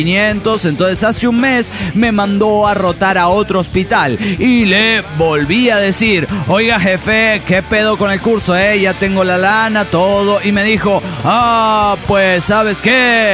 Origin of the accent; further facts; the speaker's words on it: Mexico City, Mexico; Soy el anestesiólogo del DF mexicano.